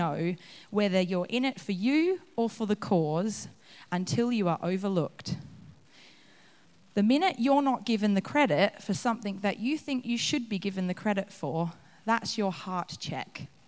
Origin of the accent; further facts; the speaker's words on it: Australia; Now, I'm Australian. I don't know whether you guys think Australians exaggerate things